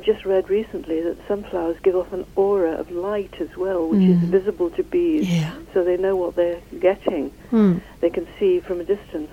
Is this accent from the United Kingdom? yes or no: yes; Manchester, North West England, United Kingdom; I come from Manchester